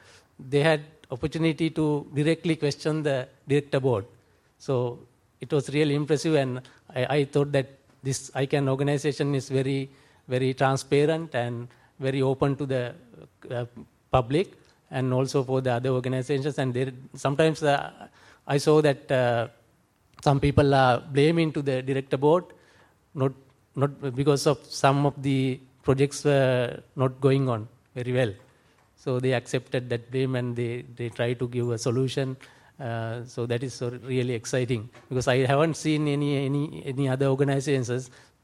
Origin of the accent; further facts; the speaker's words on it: Sri Lanka; English is a second language; first time fellow